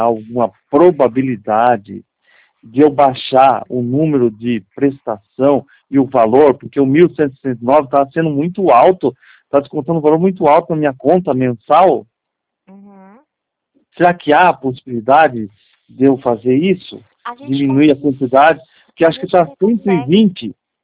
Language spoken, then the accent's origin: Portuguese; Ibiúna, São Paulo, Brazil; Eu sou de Ibiúna, interior de São Paulo, aqui.